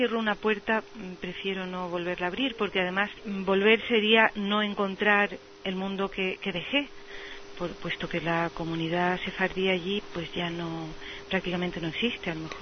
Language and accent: Spanish; Tetouan, Tanger-Tetouan-Al Hoceima, Morocco; Lo primero, claro, es Tetuán, que es mi ciudad natal.